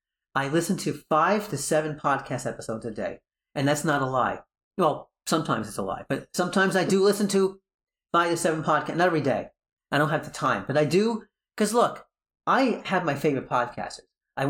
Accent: Brooklyn, New York, United States; born there; also born or lived in Long Island; But I was born in Brooklyn. Ironic, huh?

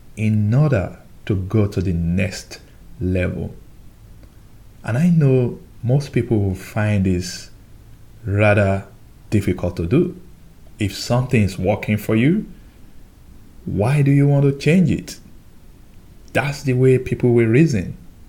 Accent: Nigeria; While I was growing up in Nigeria

